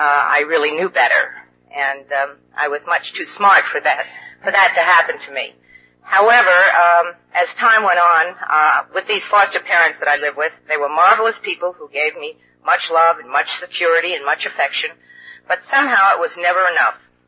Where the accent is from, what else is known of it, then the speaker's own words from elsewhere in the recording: New York, United States; another anonymity break, and I'm from New York.